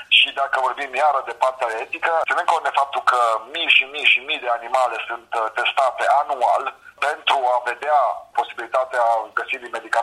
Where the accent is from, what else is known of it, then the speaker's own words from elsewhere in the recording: Romania; În primul rând suntem români, nu suntem numai timișoreni, suntem români, suntem din toată țara, din Brașov, din Turbeta, Zurnul Severin, din Oradea, din Timișoara, din Cluj.